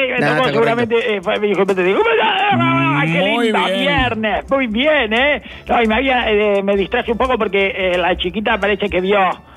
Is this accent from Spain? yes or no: no; Mexico; Soy mexicano, sí.